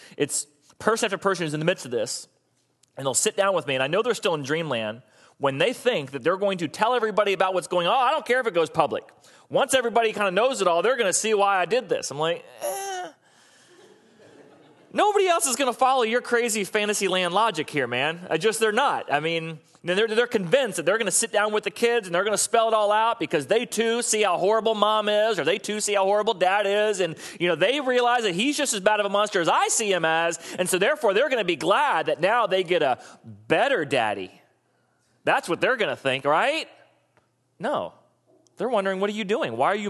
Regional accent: Florida, United States; that's just because I grew up in Florida, that doesn't sound right

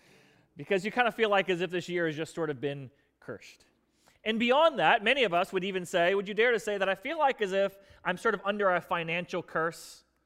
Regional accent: Florida, United States; I grew up down in South Florida where it's sort of the land of the rich and plentiful.

